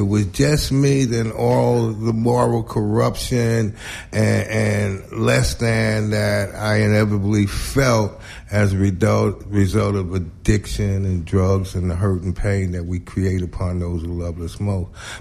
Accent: New York City, New York, United States; So I grew up in New York City, for the most part.

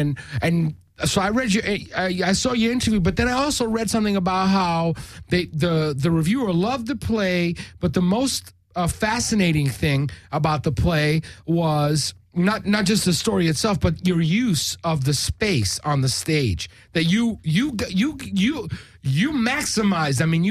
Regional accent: East Harlem, New York, United States; That's New Hampshire, though. I grew up in East Harlem.

